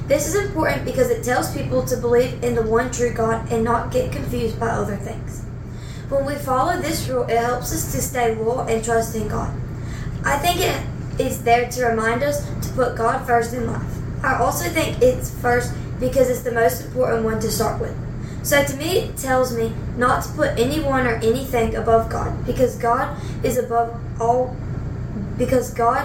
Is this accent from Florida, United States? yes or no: no; Georgia, United States; I'm 14 from Georgia